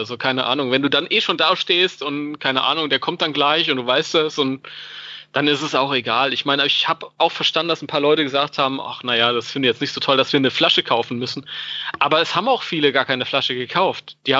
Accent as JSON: {"language": "German", "country": "Germany", "said": "Das ist immer lustig, wenn du so als Deutscher in andere Länder kommst."}